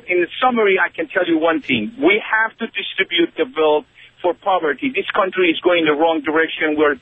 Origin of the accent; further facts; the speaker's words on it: Iran; I come from Iran.